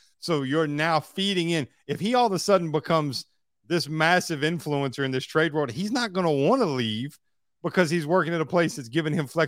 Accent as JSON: {"language": "English", "region": "Kentucky", "country": "United States", "tie": "born or raised there", "said": "I grew up in Kentucky. I can fish."}